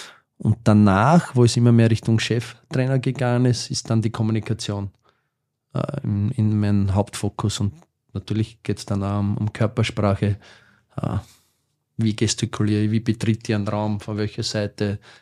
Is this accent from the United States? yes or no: no; Buch bei Weiz, Styria, Austria; Und zwar in einem Dorf, in meinem Heimatort, in Buch bei Weiz